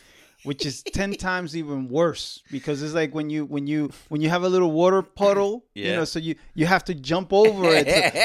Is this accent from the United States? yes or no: no; Dominican Republic; growing up in the Dominican Republic, my family, we were extremely humble family